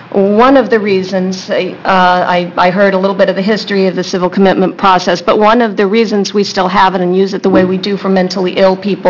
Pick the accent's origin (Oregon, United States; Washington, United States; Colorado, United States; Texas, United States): Oregon, United States; I'm from Josephine County.